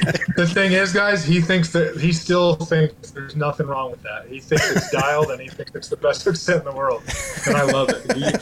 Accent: Minnesota, United States; Yeah, I think it's one of the biggest blessings that I've. It's kind of all I've known since growing up.

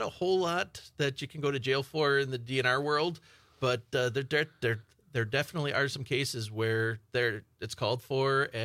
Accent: Wisconsin, United States; now in Green Bay, United States; I grew up in Marquette County, Wisconsin, which is south central Wisconsin.

